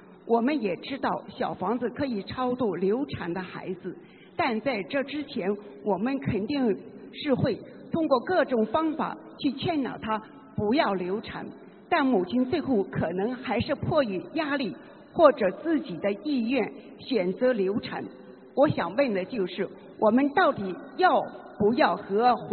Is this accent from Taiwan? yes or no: no; Osaka, Japan; 我是大阪的。